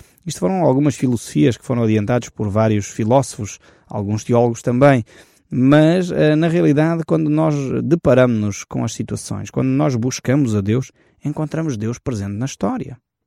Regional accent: Portugal; Creio que aqui nós temos grandes lições para tirar para nós próprios, como portugueses.

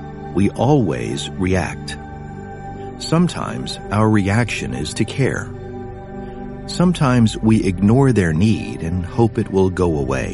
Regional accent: United States; born there; I was born in America

